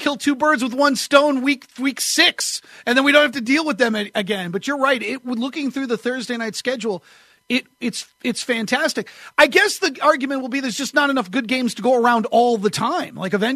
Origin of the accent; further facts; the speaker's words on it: New England, United States; I've been following Celtics basketball my whole life growing up in New England